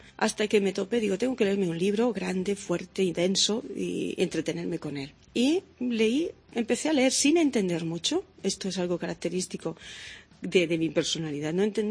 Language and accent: Spanish; Palencia, Castile and León, Spain; soy de Palencia, soy castellana, de una familia cristiana, católica, somos mis padres y tres hermanos, yo soy la hermana menor.